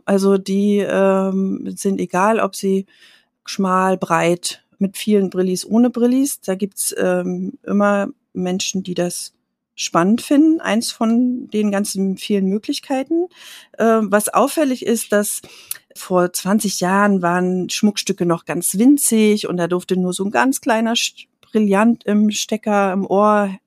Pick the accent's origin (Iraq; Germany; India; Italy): Germany; Dresden, Saxony; aus Dresden